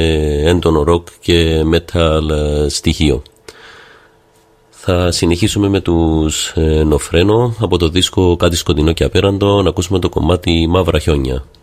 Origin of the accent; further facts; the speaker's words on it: Cyprus; που ακούσαμε ήταν ένα συγκρότημα από τα μέρη μου, Κύπρη.